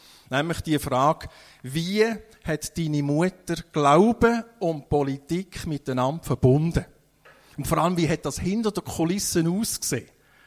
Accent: Appenzell, Switzerland; Ich bin ja in dieser Zeit als Bub im Appenzellerland aufgewachsen.

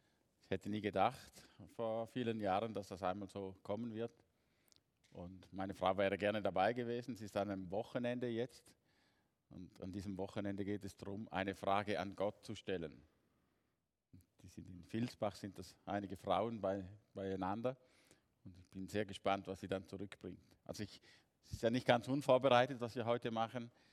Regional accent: Herisau, Appenzell Ausserrhoden, Switzerland; 1965 aufgewachsen in Herisau in einer Familie, in der schon drei Kinder vorhanden waren. Ich bin ein Nachzügler.

